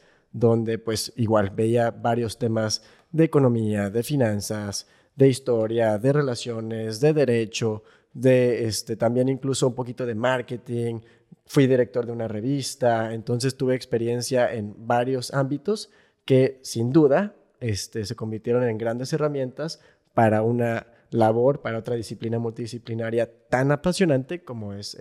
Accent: Los Cabos, Baja California Sur, Mexico; cuando nací aquí no había realmente hospitales, entonces pues siempre digo, soy de Cabo, chollero de verdad, ¿no? O sea, nunca viví en La Paz, toda mi vida crecí y viví en Los Cabos, viví un año de intercambio en Bélgica en 2013-2014 y estudié la universidad en la Ciudad de México

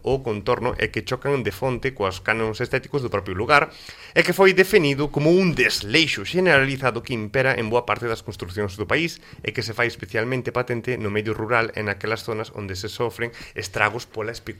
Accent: Santa Comba, Galicia, Spain; eu son de Santa Comba, por ali abunda unha moda.

